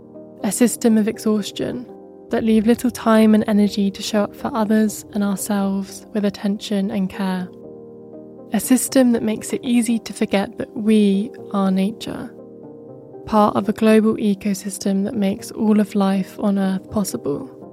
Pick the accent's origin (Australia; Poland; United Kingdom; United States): United Kingdom; South West England; I grew up in West Dorset in the southwest of England. I lived in a small village of 200 people that was located on the private land of the Rackleford estate.